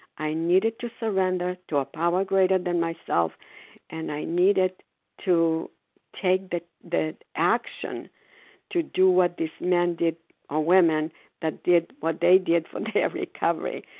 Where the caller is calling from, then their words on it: Foxborough, Massachusetts, United States; Sorry, I'm calling from Foxborough, Massachusetts.